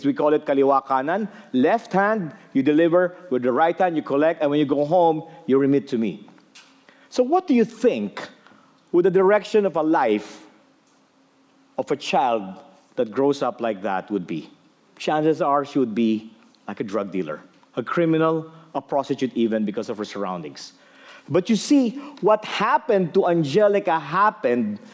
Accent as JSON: {"language": "English", "country": "Philippines", "lives_now": "Australia", "said": "flying all the way from the Philippines. I know you recognize me as a Filipino right away because of our cuteness, all right?"}